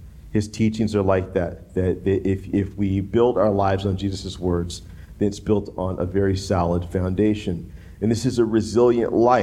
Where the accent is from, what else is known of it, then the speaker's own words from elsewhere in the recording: Gulf South, United States; And that's a lot of years growing up in the Gulf South.